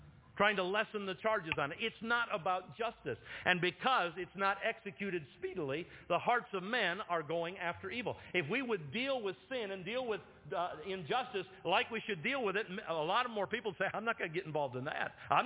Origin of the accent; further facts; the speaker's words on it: Cambridge, Ohio, United States; I said, I'm from Cambridge, Ohio.